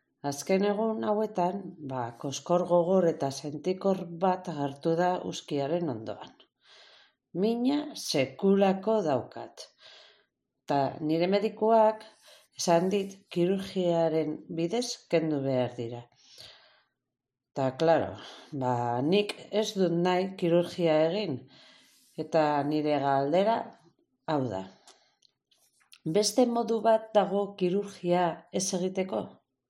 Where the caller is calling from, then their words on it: Vitoria-Gasteiz, Basque Country, Spain; eta Gasteizkoa naiz. 44 urte dauzkat